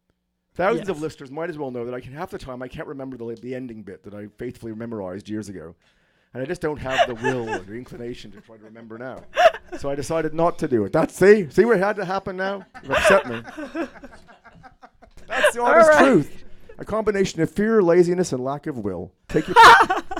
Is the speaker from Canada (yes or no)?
yes; Ottawa, Ontario, Canada; But I'm from Ottawa. That's where I grew up. That's in Canada, incidentally, American listeners.